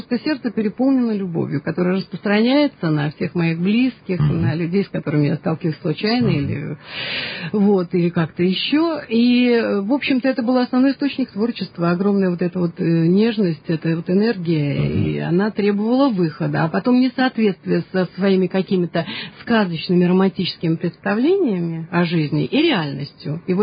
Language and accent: Russian; Saint Petersburg, Russia; born there; Это я родилась в Петербурге. Мои же из Полтавы приехали в Петербург.